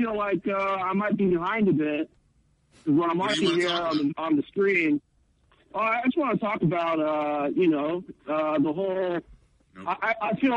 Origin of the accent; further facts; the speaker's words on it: El Paso, Texas, United States; I'm from El Paso. We're not the real deal.